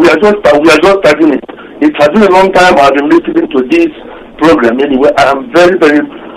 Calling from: Mexico; I am living in Mexico. I am calling from Mexico.

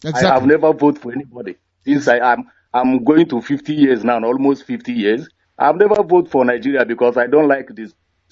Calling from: Greece; I'm calling from Greece.

